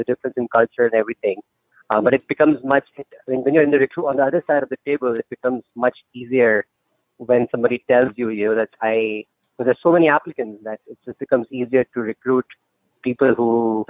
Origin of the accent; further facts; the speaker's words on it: Delhi, India; So I'm originally from Delhi, India, and I used to be a math nerd in school.